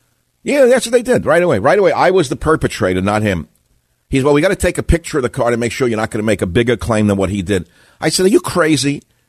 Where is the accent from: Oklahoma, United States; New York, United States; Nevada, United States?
New York, United States; Queens